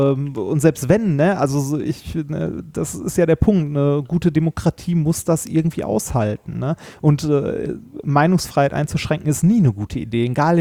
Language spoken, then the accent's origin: German; North Rhine-Westphalia, Germany; wir kommen ja beide aus dem Ruhrpott